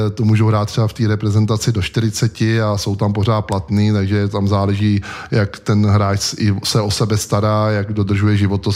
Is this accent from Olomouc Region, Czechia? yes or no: no; South Bohemian Region, Czechia; Pocházím teda z Písecka, spíš jako Orlická přehrada a tam ta naše vesnička